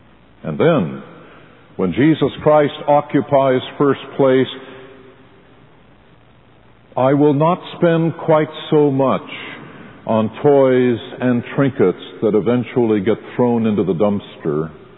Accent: Santa Barbara, California, United States; I did not file a request in triplicate to make Santa Barbara my hometown. Can you imagine a better place to be born in this world than Santa Barbara?

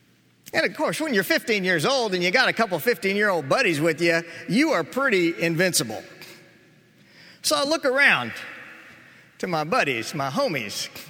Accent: Waco, Texas, United States; I grew up in Waco, Texas, the home of Baylor University

